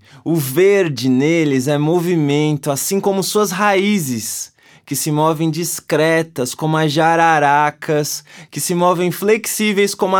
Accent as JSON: {"language": "Portuguese", "region": "São Paulo", "country": "Brazil", "tie": "born there", "said": "depois de se moverem do sertão de Paripiranga, na Bahia, onde os dois nasceram, para São Paulo, onde eu nasci."}